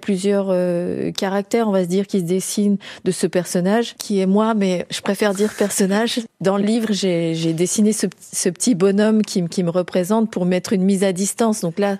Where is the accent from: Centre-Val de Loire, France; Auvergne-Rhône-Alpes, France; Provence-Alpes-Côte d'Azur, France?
Auvergne-Rhône-Alpes, France; comme je suis de Haute-Savoie